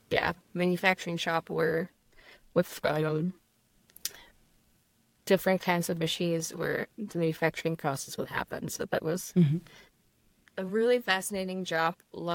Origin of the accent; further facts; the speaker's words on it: Kazakhstan; after growing up in Kazakhstan, I always had this drive to have a job that would allow me to be financially independent